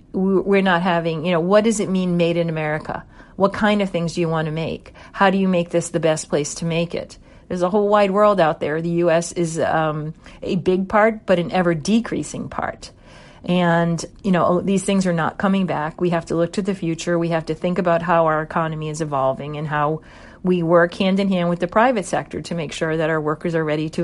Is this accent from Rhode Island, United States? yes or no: yes; Rhode Island, United States; I mean, I grew up in Rhode Island. And, you know, one thing about Rhode Island, a very open state.